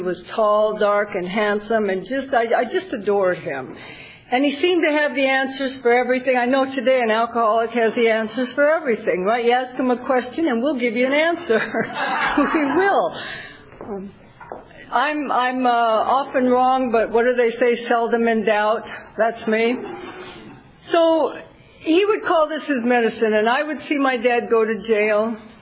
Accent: Galveston, Texas, United States; born there; I was born in Galveston, Texas.

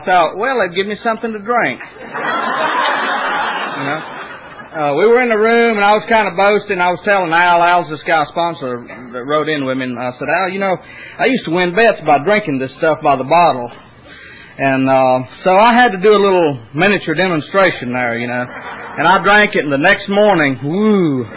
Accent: Cherokee, North Carolina, United States; I'm from Cherokee Indian Reservation, Cherokee, North Carolina, originally.

